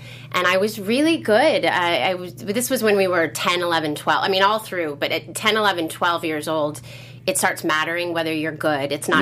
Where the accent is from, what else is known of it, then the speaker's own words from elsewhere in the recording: Boulder, Colorado, United States; I grew up in Boulder. There were not a lot of other brown people even, let alone black people.